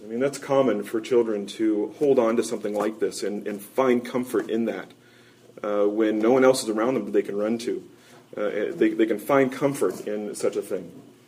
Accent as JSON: {"language": "English", "town": "Westwood", "region": "Kansas", "country": "United States", "tie": "born or raised there", "said": "In the neighborhood in which I grew up in Westwood, Kansas, a little suburb of Kansas City"}